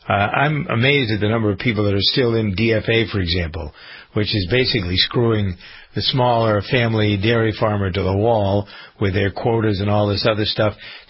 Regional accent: New England, United States; I grew up in New England.

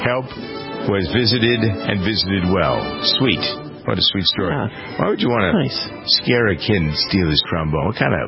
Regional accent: Framingham, Massachusetts, United States; You'll all be happy to know that my hometown of Framingham, Massachusetts, is going to be the scene for the new Ted 2 movie.

